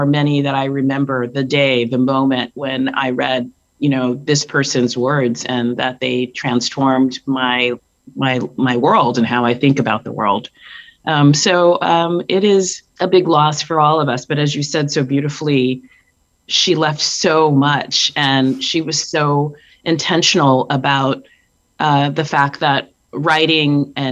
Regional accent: San Diego, California, United States; I grew up in San Diego.

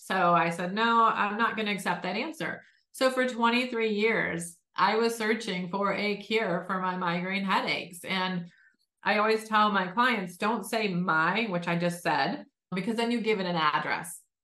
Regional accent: Detroit, Michigan, United States; So I started out born and raised in Detroit. So blue collar environment.

